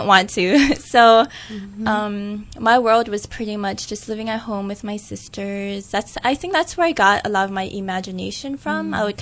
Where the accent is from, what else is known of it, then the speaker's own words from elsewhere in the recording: Honolulu, Hawaii, United States; Okay, so I grew up in town. I'm actually from the Nu'uanu side, mm-hmm. So right where the poly starts. I'm a townie.